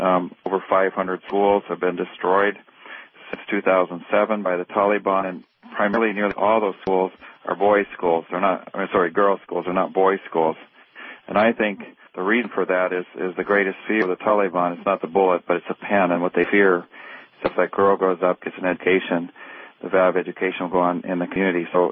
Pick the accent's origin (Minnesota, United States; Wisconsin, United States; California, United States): Minnesota, United States; also born or lived in Tanzania; I grew up in Africa 15 years. My parents were, I'm Midwestern, Minnesota.